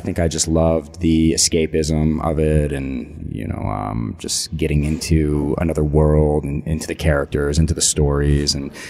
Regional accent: Connecticut, United States; I grew up in Connecticut.

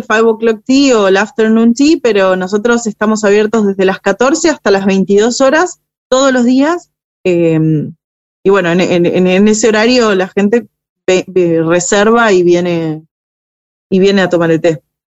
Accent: Buenos Aires, Argentina; yo soy de Buenos Aires y me vine a vivir acá hace un año, si bien hace 7 años que ya estamos con Arrayán, hace uno que vivo acá

